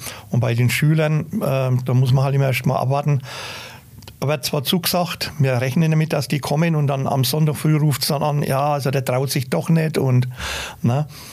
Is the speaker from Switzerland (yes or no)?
no; Bavaria, Germany; Wir sind als Kinder sind wir halt in der Regnitz groß geworden.